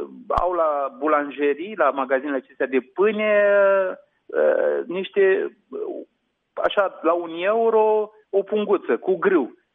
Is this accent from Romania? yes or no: yes; Romania; Deci eu, ca și creștin, repet, n-ar trebui să am argumente, dar pe de altă parte noi suntem și am trăit ca români